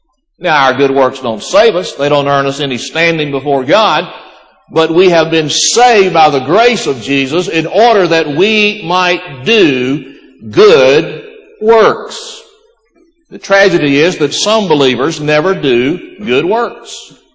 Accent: Florala, Alabama, United States; Where I grew up in Florella, Alabama, the name Jackson is an honorable name.

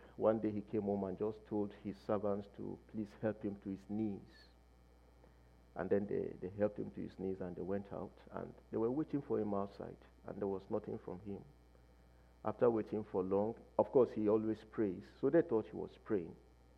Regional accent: Nigeria; I mean, you know, we come from Nigeria. Nigeria is in Africa.

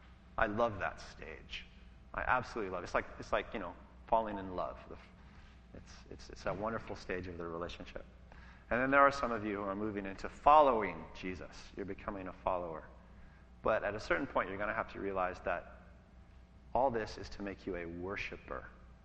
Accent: Ireland; I'm an Irish warrior.

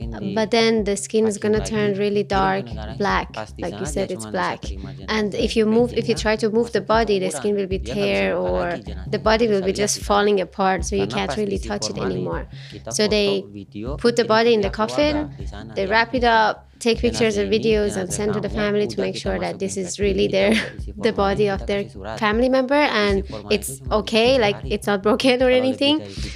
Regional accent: Iran; moved away as an adult; now in Indonesia; I came here from Iran with my family when I was about 21 years old. I've been stuck here in Indonesia for more than 7 years now

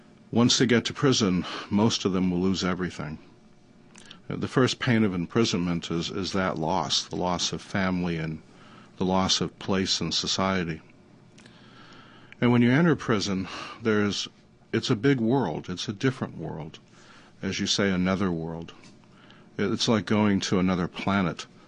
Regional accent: Wisconsin, United States; Because I was from Wisconsin, I was a Yankee.

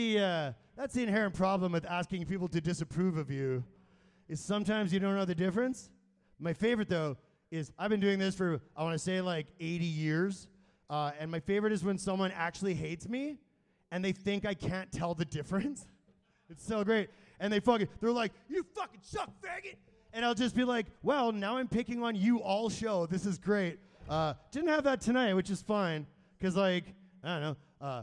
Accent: Winnipeg, Manitoba, Canada; I'm from St. V, and so I'm like, it's vitals to me, baby. Yeah, that I bet me being from St. Vital explains a lot.

